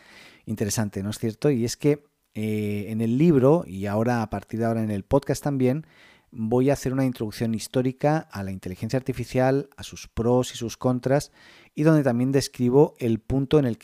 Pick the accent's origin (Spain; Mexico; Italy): Spain; moved away as an adult; now in Chile; soy español, radicado en Chile desde el 2005.